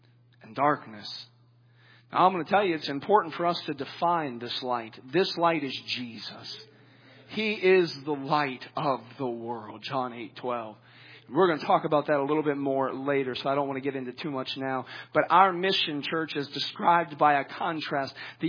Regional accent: the South, United States; I grew up in the South.

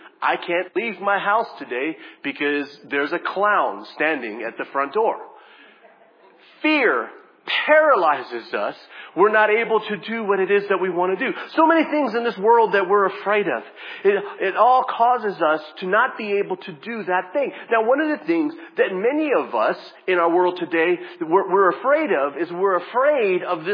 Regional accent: Hawaii, United States; You know, I'm from Hawaii, right? I like to surf.

